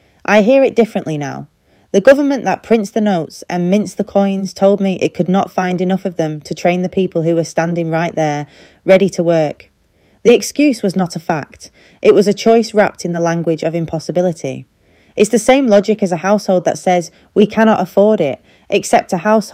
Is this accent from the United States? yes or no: no; Hazel Grove, North West England, United Kingdom; I grew up in Hazel Grove, did my sports science degree at Manchester Met, graduated in 2014.